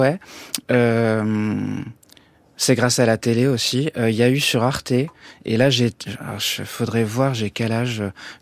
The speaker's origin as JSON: {"language": "French", "region": "Normandy", "country": "France", "said": "je suis normand, alors j'ai vu la Normandie comme si c'était l'Angleterre."}